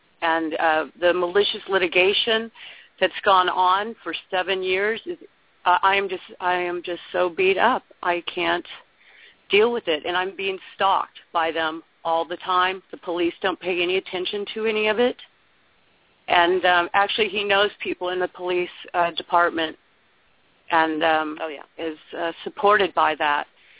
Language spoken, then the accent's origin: English; California, United States; I'm from California